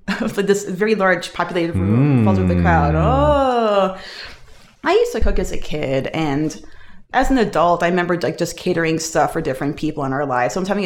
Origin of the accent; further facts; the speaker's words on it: Irvington, New Jersey, United States; And we had amazing bagels in New Jersey, especially in my hometown of Irvington.